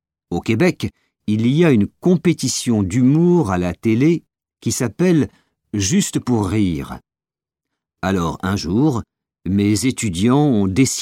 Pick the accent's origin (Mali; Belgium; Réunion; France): Mali; moved away as an adult; now in Canada; Je suis né au Mali et j'ai vécu 18 ans là-bas. Je suis venu étudier les mathématiques ici.